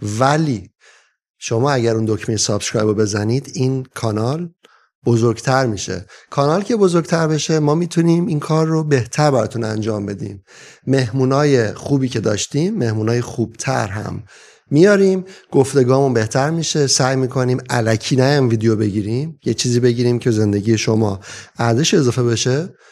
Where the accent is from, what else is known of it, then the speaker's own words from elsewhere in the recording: Iran; moved away; اینا این چیزایی که من اذیت میکنه به عنوان کسی که 32 سال خارج از ایرانم.